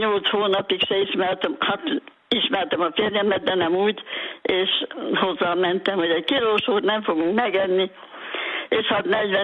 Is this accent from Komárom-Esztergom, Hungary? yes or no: no; Szabolcs-Szatmár-Bereg, Hungary; born there; én ahol születtem Szabolcs megyében, az utcánkhoz közel volt a templom.